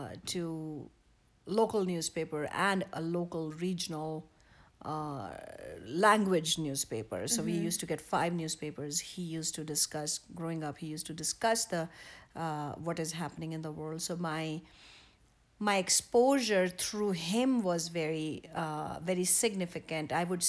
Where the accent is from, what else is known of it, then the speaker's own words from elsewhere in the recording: North India, India; Well, we grew up in North, and part of a warrior community